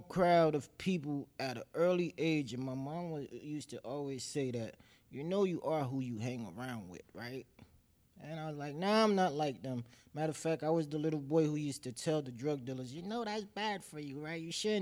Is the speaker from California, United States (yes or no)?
no; New Jersey, United States; I didn't grow up in this area. I grew up in North Jersey